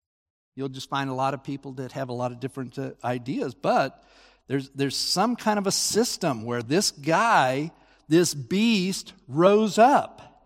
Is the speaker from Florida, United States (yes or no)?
no; Utah, United States; Of course, I'm from Utah, and my definition of a mountain is far different.